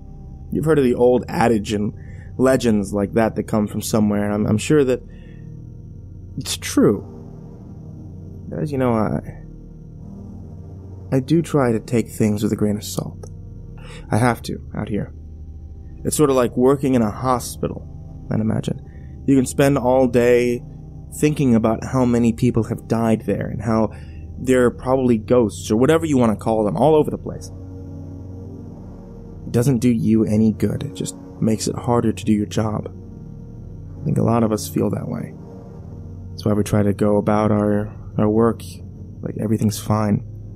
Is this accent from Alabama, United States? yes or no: no; Oregon, United States; I grew up in Central Oregon. There's a reservation called Warm Springs about 2 or so hours from where I lived.